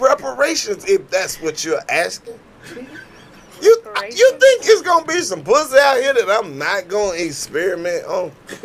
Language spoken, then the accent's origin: English; Mississippi, United States; Because, like, when I tell people I'm from Mississippi, they're like, oh, okay.